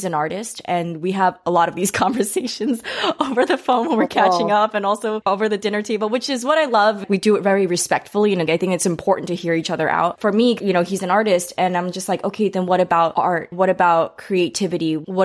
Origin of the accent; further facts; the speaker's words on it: New York, United States; And I'm from New York.